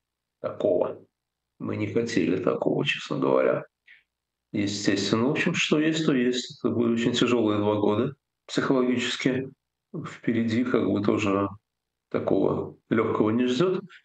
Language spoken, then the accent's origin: Russian; Russia; moved away; Этот день, когда я уезжал из России, с тех пор я дома не был. И, наверное, уже никогда не буду.